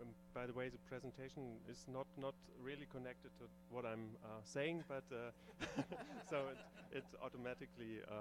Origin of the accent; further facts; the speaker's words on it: Berlin, Germany; I come from Berlin in the land of ideas